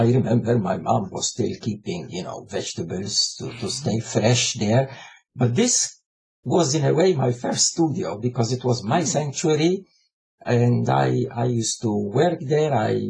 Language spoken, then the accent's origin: English; Cospicua, South Eastern Region, Malta; also born or lived in Pietà; I was born in Pietà, and we lived in Cospicua for the very first 7 years of my life. We lived in Bull Street, quite a famous street in Cospicua.